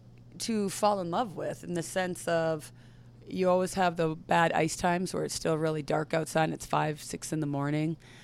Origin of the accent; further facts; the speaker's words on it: Streetsville, Ontario, Canada; Growing up in Toronto, a town called Streetsville, just outside of Toronto, probably 45 minutes away from Toronto.